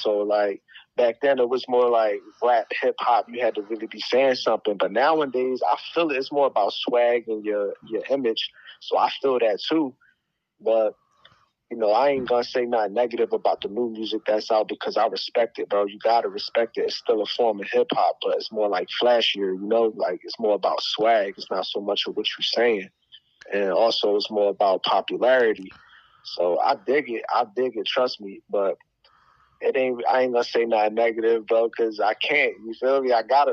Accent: Philadelphia, Pennsylvania, United States; because I'm from Philadelphia

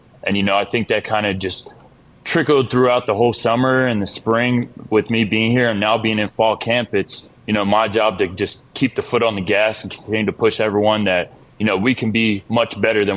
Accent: New Jersey, United States; I grew up in South Jersey, 20 minutes outside of Philly, so I was an Eagles fan, actually.

